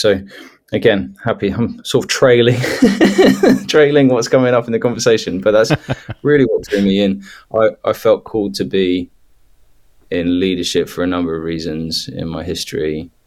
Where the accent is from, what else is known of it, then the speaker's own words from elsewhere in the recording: Papua New Guinea; moved away; As a student, you're kind of, and I was fresh from Papua New Guinea, well, fairly fresh by then.